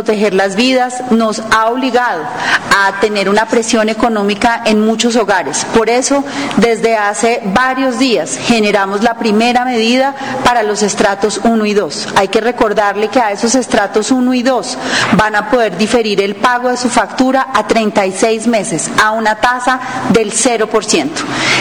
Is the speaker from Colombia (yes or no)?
yes; Colombia; para administrar este desafío que tenemos como colombianos